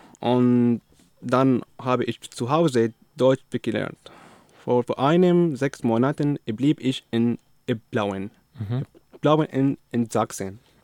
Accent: Douma, Rif Dimashq, Syria; German is a second language; moved away as an adult; now in Germany; Ich komme aus Syrien, aus Bidouma. Bidouma ist eine kleine Stadt neben Damaskus. Ich bin 22 Jahre alt. Ich bin seit einem Jahr in Deutschland. Zurzeit wohne ich in Pirda Stadt.

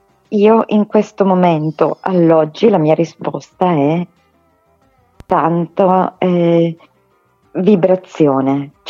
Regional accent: Brescia, Lombardy, Italy

